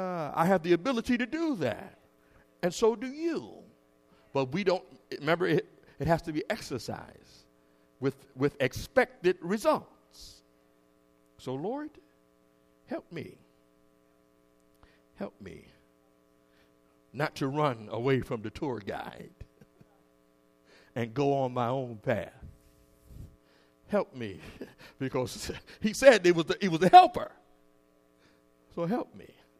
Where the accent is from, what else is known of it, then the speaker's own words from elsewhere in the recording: New York, United States; Now, I'm from New York, but I ain't no tour guide.